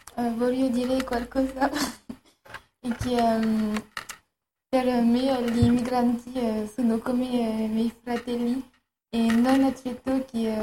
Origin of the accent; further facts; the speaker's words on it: Philippines; Italian is a second language; moved away; questa situazione mi fa rimpianto il mio paese, che è le Filippine. È un magnifico paese e rimpianto molto il mio paese